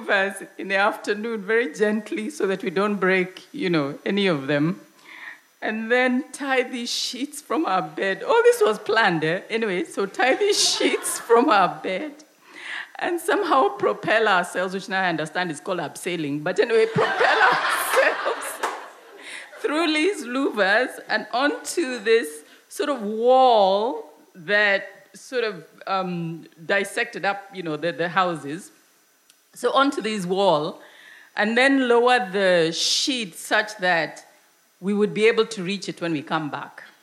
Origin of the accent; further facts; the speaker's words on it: Nairobi, Kenya; I want to tell you about a story that happened where I grew up in Nairobi, which is a fair distance from here.